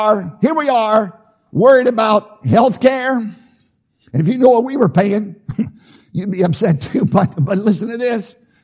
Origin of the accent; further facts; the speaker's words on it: Virginia, United States; I grew up in Southside, Virginia, on a tobacco farm. My father was nearly 50 when I was conceived.